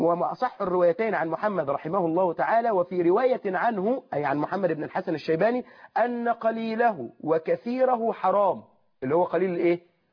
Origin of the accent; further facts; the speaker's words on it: Egypt; accent: Egyptian; في ناس بتاكل وإيه اللي انت بتقول ببلع بلهجتنا المصرية